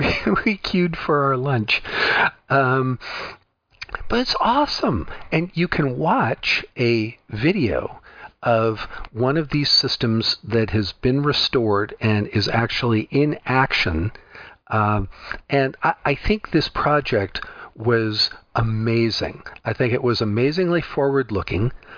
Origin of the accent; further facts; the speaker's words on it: United States; I got to admit, being an American, you know, trying to think of the 900th anniversary of anything is just like, that didn't exist for us.